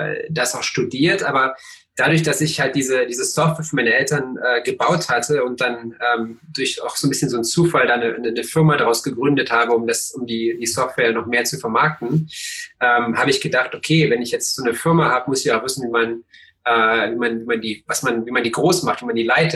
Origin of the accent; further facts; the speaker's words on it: Cottbus, Brandenburg, Germany; du, ich bin in Cottbus aufgewachsen